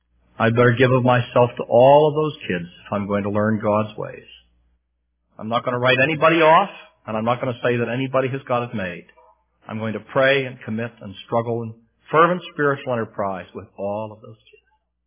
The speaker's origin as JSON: {"language": "English", "region": "Pennsylvania", "country": "United States", "tie": "born or raised there", "said": "I should tell you that I was raised near Pittsburgh, and I'm still rooting for those teams."}